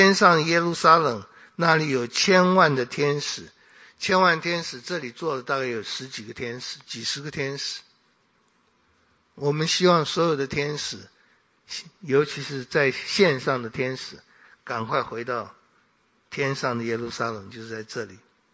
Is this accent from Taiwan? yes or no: yes; Taiwan; 我们在这里长大的，我们经历过好多次地震